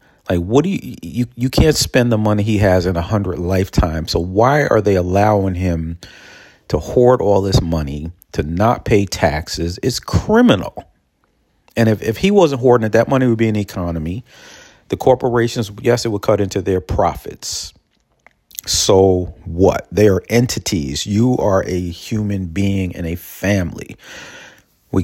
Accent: Peekskill, New York, United States; I'll be giving updates and reports about what's going on with the corruption in Peekskill, my hometown, centered around Bowman Towers mostly, but involving local city government.

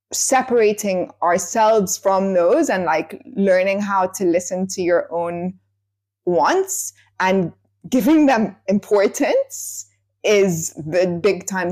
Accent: London, United Kingdom; And I grew up in London since I was 8 years old.

